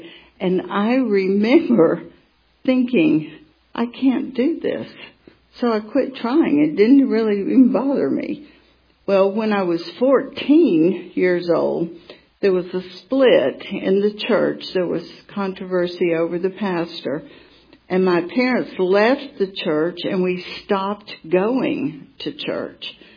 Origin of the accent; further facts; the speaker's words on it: Atlanta, Georgia, United States; born there; So anyway, I was born in Atlanta, Georgia.